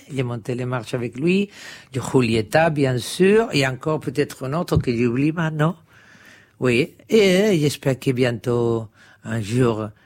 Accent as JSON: {"language": "French", "town": "Madrid", "region": "Community of Madrid", "country": "Spain", "second_language": "French", "said": "j'étais chez moi à Madrid"}